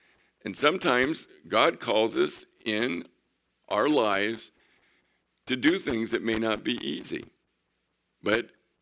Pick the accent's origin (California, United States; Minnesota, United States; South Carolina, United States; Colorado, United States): California, United States; El Centro; So I told him that I was from El Centro and that this January we'll be celebrating our 40th years of Sunday morning services.